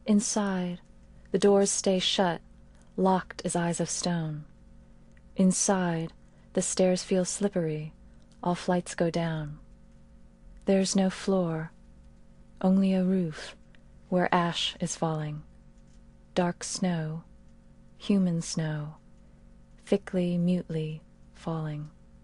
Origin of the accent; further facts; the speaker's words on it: New York, United States; And especially since this was upstate New York, this was not like growing up in New York City or in Los Angeles, where there are really large Korean American and Asian American communities.